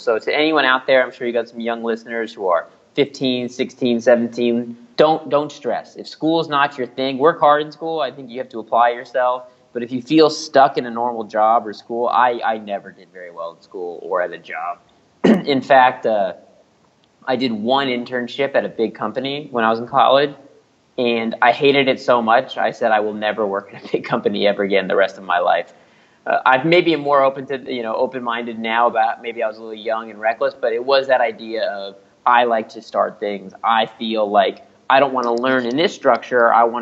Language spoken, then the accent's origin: English; Los Angeles, California, United States; And growing up in Los Angeles, I have known that scary has been a part of Hollywood culture forever.